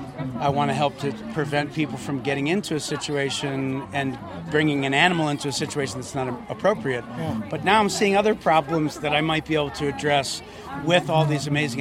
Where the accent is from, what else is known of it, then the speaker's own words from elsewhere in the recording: Darien, Connecticut, United States; I grew up in Connecticut. I grew up in Darien, Connecticut.